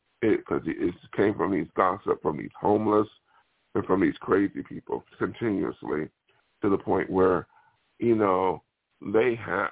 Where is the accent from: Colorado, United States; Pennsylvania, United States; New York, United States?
New York, United States; Buffalo; Now, some of these people may be from Buffalo. I don't want to deal with from my hometown